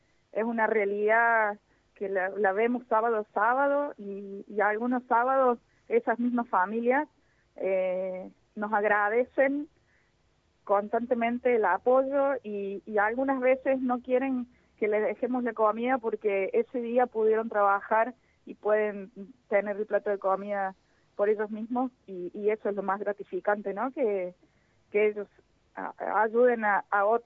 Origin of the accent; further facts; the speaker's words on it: Jesús María, Córdoba, Argentina; No, soy de Jesús María